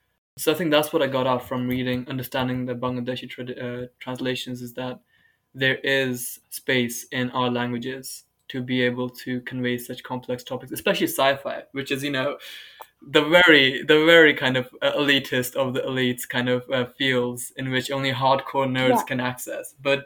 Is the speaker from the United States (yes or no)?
no; Pakistan; So I know, as a Pakistani person, Urdu is not seen as a scientific language either.